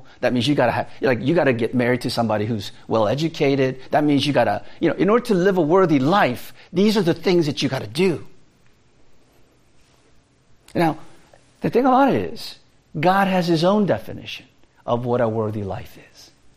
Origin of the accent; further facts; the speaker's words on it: Landover, Maryland, United States; also born or lived in Woodbridge; When I moved from Landover, Maryland, lived in the apartment complex, and I moved to Woodbridge and went to middle school there, I didn't even know I picked it up.